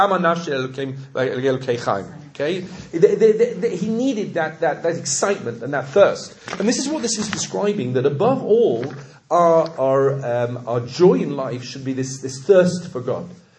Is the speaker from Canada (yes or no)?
no; Yorkshire and the Humber, United Kingdom; I'm from Yorkshire in the north of England, which is completely renowned for miserable people, okay?